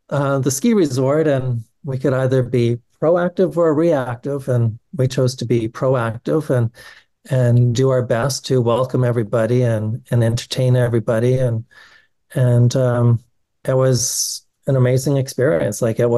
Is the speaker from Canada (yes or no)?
yes; Alberta, Canada; I grew up in Alberta, which is kind of like America's Texas